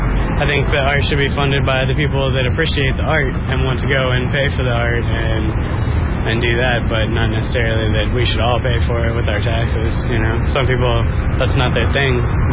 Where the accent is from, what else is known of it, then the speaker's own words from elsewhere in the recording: Portland, Oregon, United States; I'm from Portland, Oregon. … I'm a pastry cook.